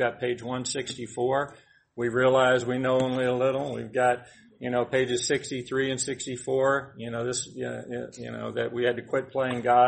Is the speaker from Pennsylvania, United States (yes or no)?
no; Marietta, Georgia, United States; also born or lived in Atlanta / East Point; I was born in Atlanta, Georgia Baptist Hospital in 1955. I'm 66 years old. I grew up in East Point until about third grade, and then we moved up to Marietta around Terrell Mill Road up there.